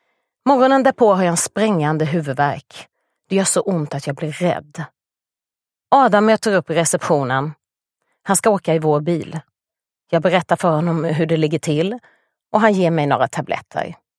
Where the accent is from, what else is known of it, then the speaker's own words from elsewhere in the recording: Hommantorp, Småland, Sweden; jag växte upp i Hommantorp. En bruksort i de småländska skogarna.